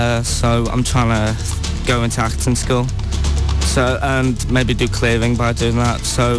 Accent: Widnes, North West England, United Kingdom

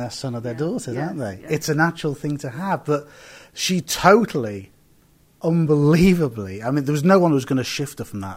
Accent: Liverpool, North West England, United Kingdom; where are you from … ? Oh, Liverpool.

